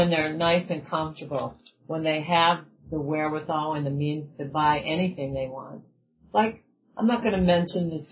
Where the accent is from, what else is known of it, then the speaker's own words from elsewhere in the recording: United States; I don't even want to say they because I'm American.